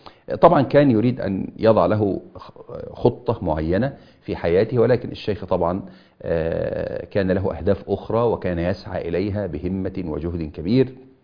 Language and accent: Arabic; Egypt; يعني كان هي هذه العادة عندنا يعني في بلادنا مصر.